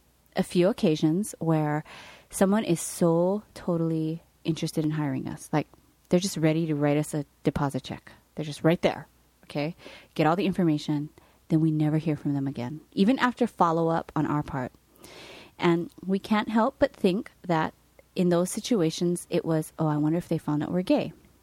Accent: Hawaii, United States; I mean, we're born and raised in Hawaii.

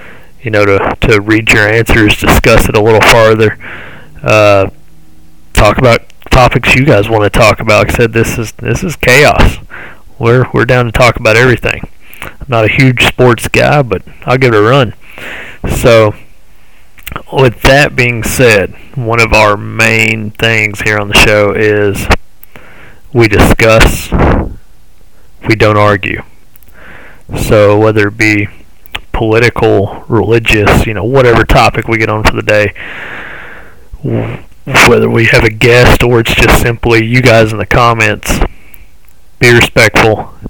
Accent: Kentucky, United States; there's a little bit of events going on in my home state of Kentucky

